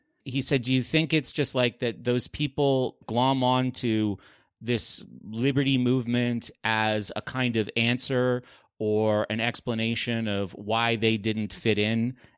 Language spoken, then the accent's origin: English; New England, United States; the cultures that I saw just growing up in New England from one place to another